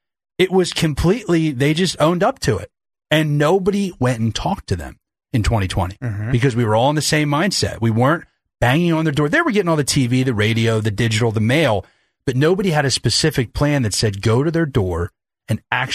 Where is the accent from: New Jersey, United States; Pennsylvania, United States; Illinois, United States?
Pennsylvania, United States; Boothwyn; We just did some doors out in Booth Wynn, my hometown. It's kind of a surreal experience to be back here.